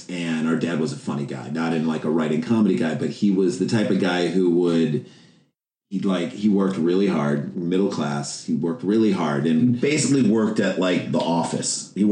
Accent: St. Louis, Missouri, United States; now in New York, United States; So we grew up in St. Louis, Missouri, which is like Midwest.

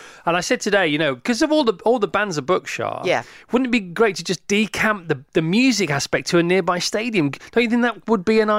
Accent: England, United Kingdom; I thought, well, we're all English and we can't tell that you're not.

